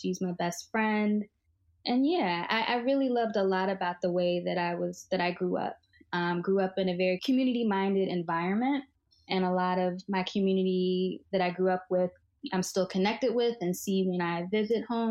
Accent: Philadelphia, Pennsylvania, United States; now in New York, United States; Yeah, so I am originally from Philadelphia, so not very far at all from New York, where I currently live. Born and raised in West Philly.

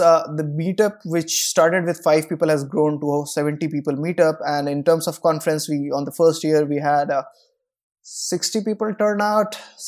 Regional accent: Koderma, Jharkhand, India; So my hometown is a place called Koderma in Jharkhand, and it's like surrounded by 30 kilometer of forest all around the middle of the place.

